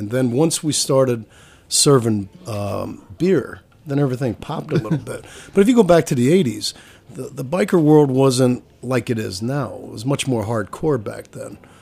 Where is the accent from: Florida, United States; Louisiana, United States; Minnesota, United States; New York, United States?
New York, United States; also born or lived in Syracuse; I'm from New York originally, but my family, when we were 13 years old, moved up to Syracuse. And that's where I landed.